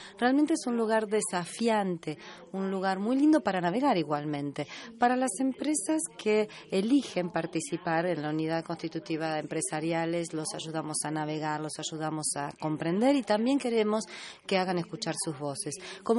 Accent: Mexico; de México.

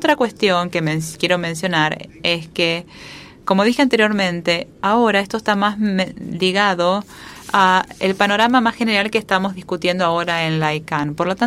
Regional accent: Canada; vengo de Canadá

